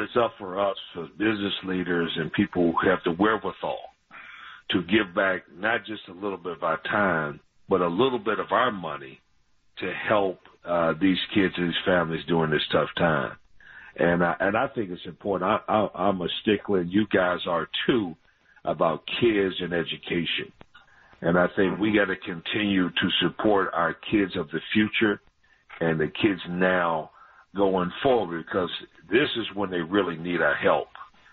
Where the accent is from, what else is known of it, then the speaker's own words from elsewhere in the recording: Glenarden, Maryland, United States; You know, I grew up playing in the Boys and Girls Club in Glenard, Maryland.